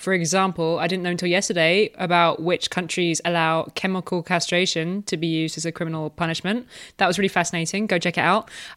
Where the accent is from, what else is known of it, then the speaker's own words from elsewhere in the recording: United Kingdom; As you probably know, I'm British